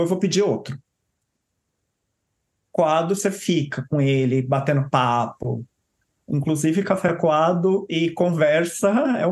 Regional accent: São Paulo, Brazil; Eu sou do interior de São Paulo.

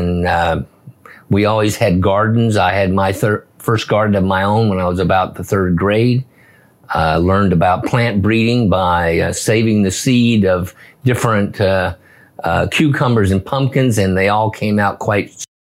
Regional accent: Texas, United States; born there; I was born in St. Mary's of the Plains, premature, ready to come.

